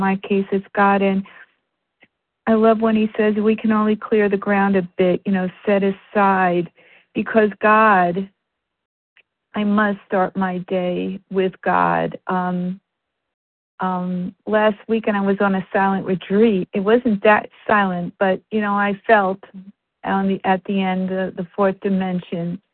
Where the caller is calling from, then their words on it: New Hampshire, United States; I'm actually calling from New Hampshire. I'm listed in New York, though.